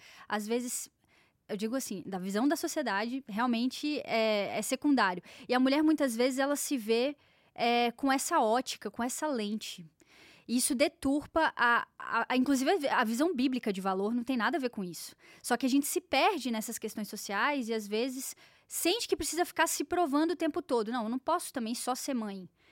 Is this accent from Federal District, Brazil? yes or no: yes; Brasília, Federal District, Brazil; eu sou de Brasília